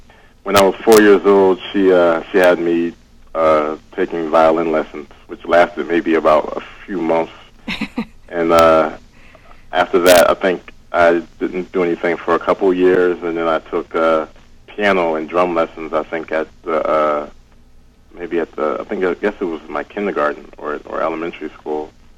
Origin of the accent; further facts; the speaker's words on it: Philadelphia, Pennsylvania, United States; now in Paterson, United States; Well, I'm from Philadelphia, but I actually live in North Jersey. I live in Paterson, New Jersey, outside of New York.